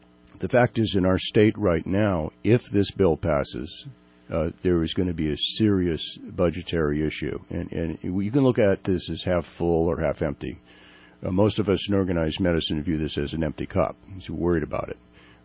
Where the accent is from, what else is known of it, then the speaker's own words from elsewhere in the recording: Sacramento, California, United States; the great Sacramento, my hometown